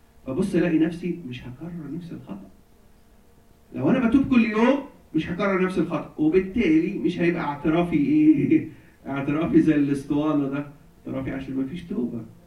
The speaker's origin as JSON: {"language": "Arabic", "country": "Egypt", "said": "يعني ما اعرفش الظاهره دي عندنا في مصر كتير قوي"}